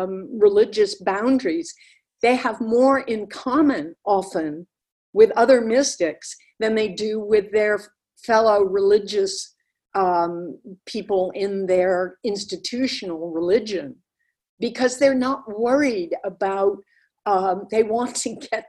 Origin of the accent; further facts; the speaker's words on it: New York City, New York, United States; I grew up in New York City, which was a boon, a fabulous thing to be in a city that was so multicultural and interesting.